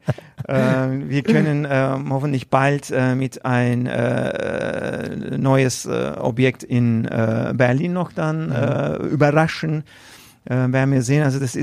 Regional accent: Turkey; Ich komme ja auch aus der Türkei und … hat seinen Ursprung auch in der Türkei.

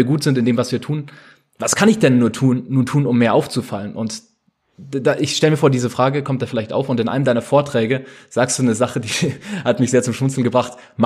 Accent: Germany; vor allen Dingen als Deutsche, wenn man sich das anschaut, ne?

